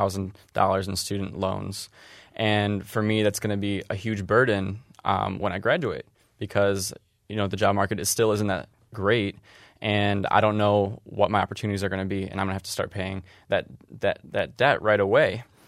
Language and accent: English; Downriver, Michigan, United States; I come from Downriver, which has a lot of blue-collar working-class families.